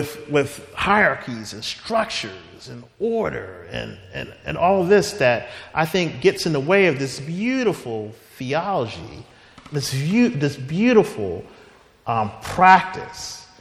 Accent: Philadelphia, Pennsylvania, United States; Yeah, I'm from Philadelphia, and so when I became a Christian, and you know, in the summer when I went back to Philadelphia

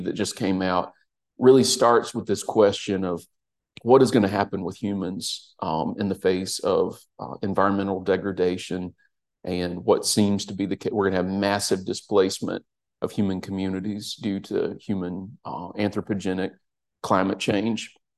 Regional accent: South Carolina, United States; I grew up near the Chattooga River in upstate South Carolina in 1998.

